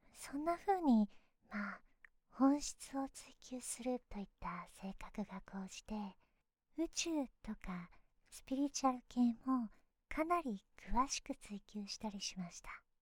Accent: Tokyo, Japan; born there; 出身は普通に日本の東京で生まれましたが、英語のオープンな文化が好きだったり、異文化とかにずっと興味があったので、外国人と一緒に働いていたりもしました。

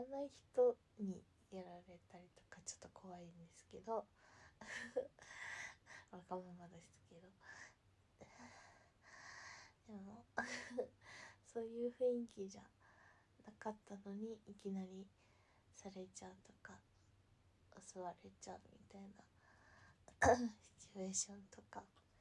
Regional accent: Tokyo, Japan; 出身はずっと東京生まれ、東京育ちです。あんまり東京の外に出たことがないので

